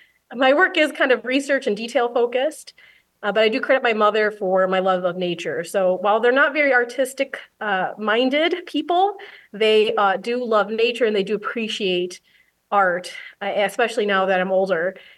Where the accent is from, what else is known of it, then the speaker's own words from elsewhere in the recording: Joliet, Illinois, United States; now in Indiana, United States; I'm actually not from Indiana. I originally grew up in Joliet, Illinois, and got my high school degree in Plainfield Central High School. So I was a true suburbanite back in the day in the Chicago region.